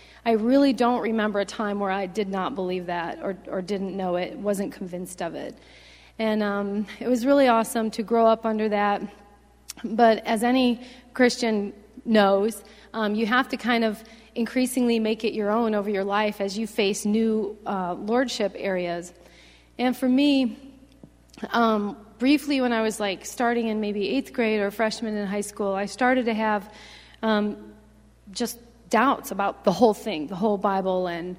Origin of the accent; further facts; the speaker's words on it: Illinois, United States; So I grew up in Northern Illinois. I was the second of four girls and a boy on a dairy farm.